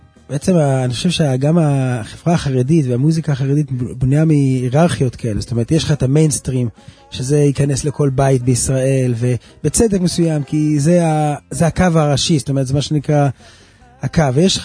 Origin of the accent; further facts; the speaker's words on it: Jerusalem, Jerusalem District, Israel; בגיל חודש וחצי, הגענו לנחלאות בירושלים